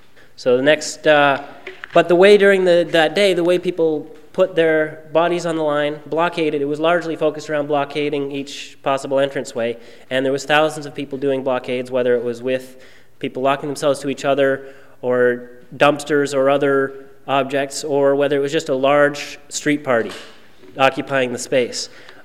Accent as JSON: {"language": "English", "region": "Prince Edward Island", "country": "Canada", "said": "I'm from Prince Edward Island."}